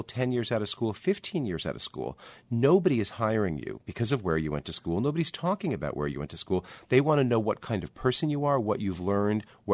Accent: Northeast, United States; I also felt I was coming from the Northeast.

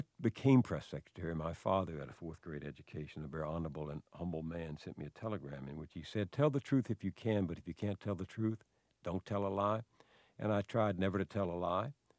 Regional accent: Deep South, United States; One was growing up a Southerner. I grew up in the Deep South that had suffered, as had the nation, from 250 years of denial about slavery.

